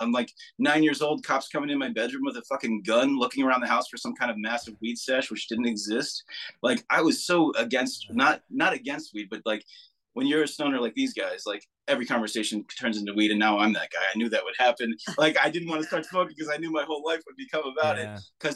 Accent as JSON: {"language": "English", "region": "New Jersey", "country": "United States", "said": "we're from Jersey."}